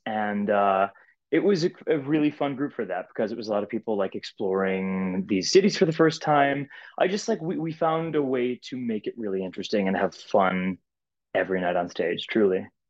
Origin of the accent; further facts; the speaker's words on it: East Amherst, New York, United States; moved away as an adult; I went to Williamsville North High School. I grew up in East Amherst and born and raised my whole life until I left when I was 18 to go to college.